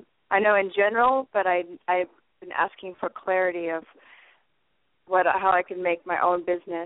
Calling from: California, United States; I'm calling from the Bay Area.

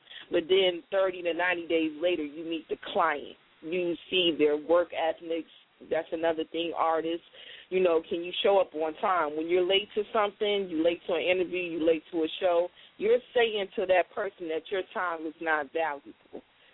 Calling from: Seattle, Washington, United States; I'm calling from Diva Spot Radio. We are located here in Seattle, Washington.

